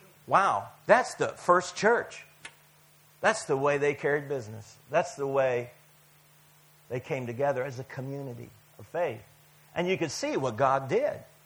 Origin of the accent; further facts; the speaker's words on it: United States; Believe me, I'm from America, the land of Walmarts.